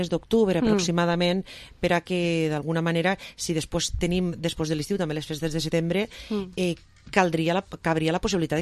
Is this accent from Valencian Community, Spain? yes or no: yes; Vila-real, Valencian Community, Spain; jo sóc el ciutadà de Vila-real, pagues molts impostos